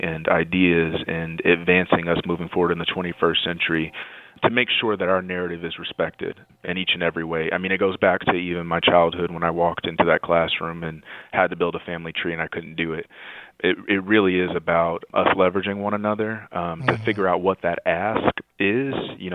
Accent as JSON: {"language": "English", "region": "Alabama", "country": "United States", "said": "I think for the most part, my family, where we say we're from, is Alabama, Selma, Birmingham, and Tuskegee."}